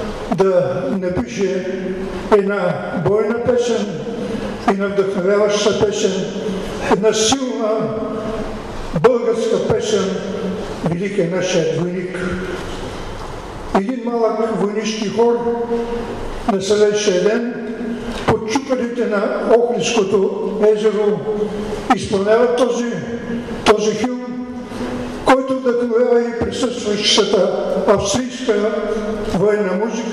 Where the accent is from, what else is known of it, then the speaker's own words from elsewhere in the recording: Kazanlak, Stara Zagora Province, Bulgaria; Аз съм от Казанлък, градът на 23-ти Шипченски полк